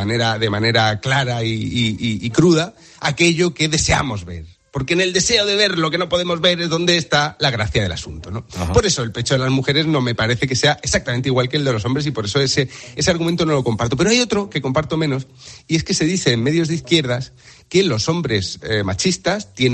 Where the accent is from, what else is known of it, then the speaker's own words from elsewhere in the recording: Region of Murcia, Spain; encima soy murciano, tío, hacer trabajar a un murciano en verano